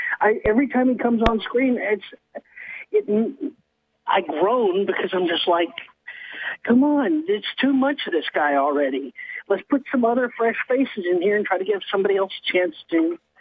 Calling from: Arkansas, United States; from Arkansas.

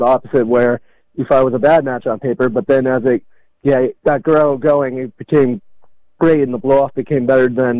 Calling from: Simi Valley, California, United States; from Simi Valley, California.

